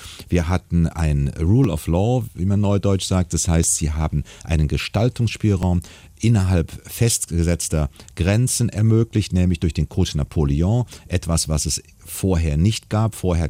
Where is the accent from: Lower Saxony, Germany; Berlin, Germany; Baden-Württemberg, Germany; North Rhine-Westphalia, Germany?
North Rhine-Westphalia, Germany; Cologne; born there; Ja, als gebürtigem Kölner schon